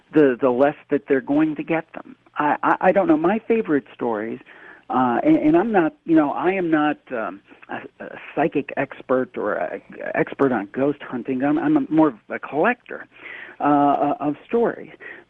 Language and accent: English; Ohio, United States; And we're from Ohio, the Cleveland area.